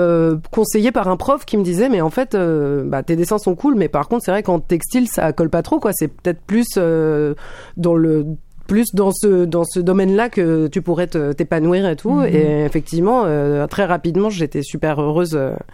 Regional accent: France; Après, je suis française, j'ai lu

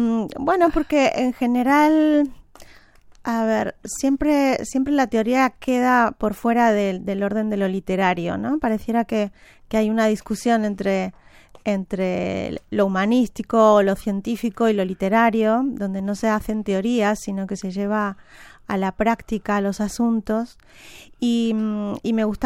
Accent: Argentina; born there; also born or lived in Madrid, Spain; como yo nací en Argentina y viví en Madrid 1000 años y luego volví a Argentina y luego volví a Madrid

